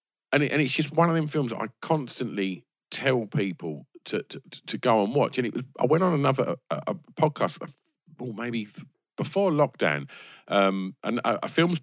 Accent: East of England, United Kingdom; it was far different from the, you know, from growing up in Essex, you know, but it just felt quite exciting

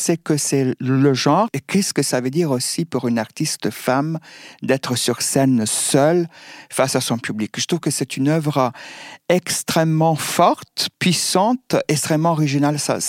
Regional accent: Italy; French is a second language; now in France; je viens d'Italie, je suis venue en France.

